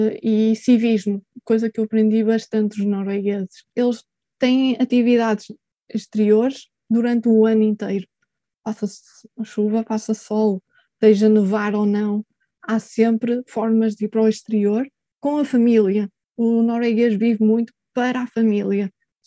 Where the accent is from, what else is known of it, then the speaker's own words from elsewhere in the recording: Portugal; now in Norway; Eu continuo a reclamar como portuguesa em relação aos noruegueses